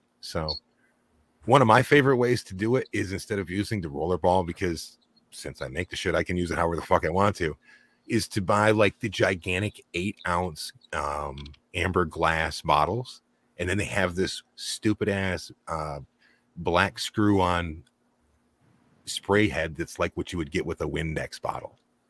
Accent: Michigan, United States; No, no, I'm from Michigan. I can differentiate.

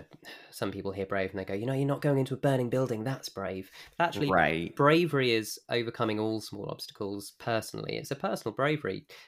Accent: United Kingdom; because obviously for us growing up in Britain in the 90s, American culture was everything to us.

